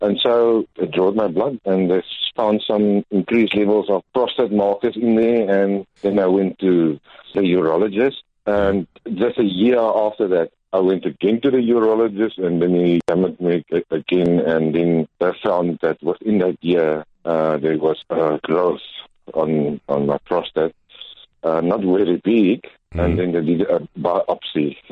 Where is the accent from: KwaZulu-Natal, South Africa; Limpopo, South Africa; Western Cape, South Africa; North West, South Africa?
Western Cape, South Africa; Cape Town; also born or lived in Karoo; Okay, I'm originally from Cape Town. I was born in the Karoo, Kalfinia, and then I grew up in Cape Town and went to school there.